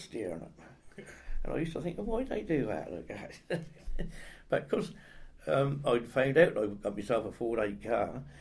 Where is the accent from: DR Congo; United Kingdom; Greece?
United Kingdom; Cambridge, East of England; Yeah, yeah. I was from Cambridge, you know, and I don't talk about it too much.